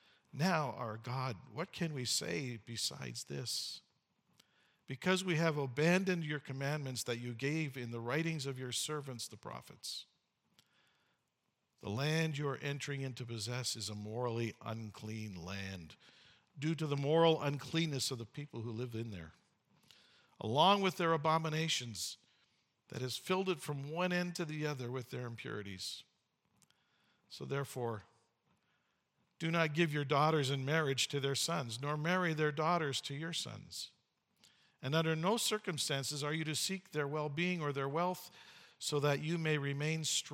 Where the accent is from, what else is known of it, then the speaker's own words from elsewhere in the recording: Canada; When I read that as a Canadian citizen with some of the data I'll give you later, I felt the same way.